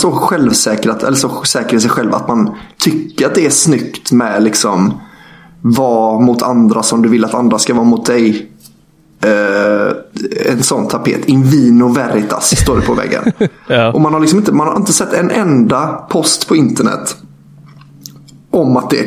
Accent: Kungälv, Västra Götaland County, Sweden; de som bor kvar i Kungälv, alltså där jag är från.

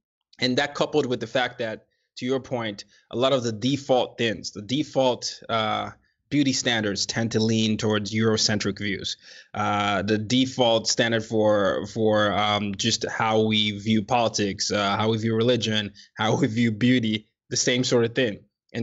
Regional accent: Nigeria; because I was from Nigeria.

